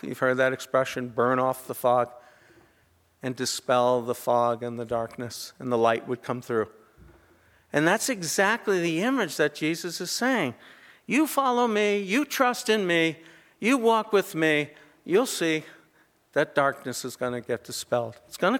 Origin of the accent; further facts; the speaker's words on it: New Jersey, United States; I grew up in New Jersey, okay? So don't hold it against me.